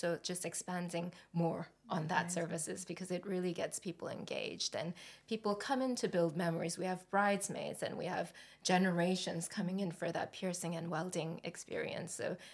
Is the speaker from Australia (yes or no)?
no; South Korea; also born or lived in United States; I grew up between Korea and the US, as you can tell from my accent.